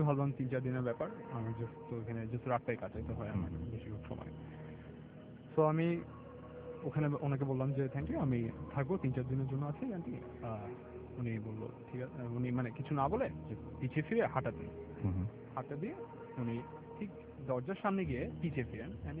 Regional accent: Dhaka, Dhaka Division, Bangladesh; From Banani.

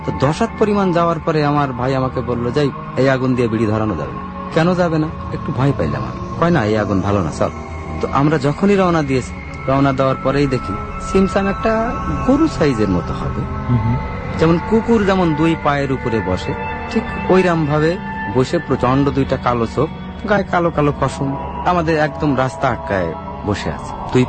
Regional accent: Khulna, Khulna Division, Bangladesh; born there; আমার জন্মস্থান খুলনা

